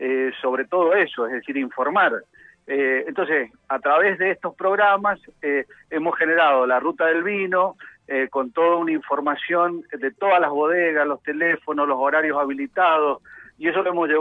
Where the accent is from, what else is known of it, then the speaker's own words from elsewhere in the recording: Mendoza, Argentina; nosotros como mendocinos creo que tenemos el derecho y el objetivo básico de conocer nuestra propia tierra.